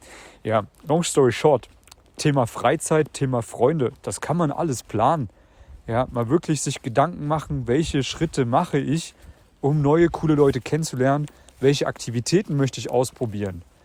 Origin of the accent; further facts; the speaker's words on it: Germany; Ich habe sowohl in einem kleinen Kuhkaff gelebt, in meiner Heimat in Deutschland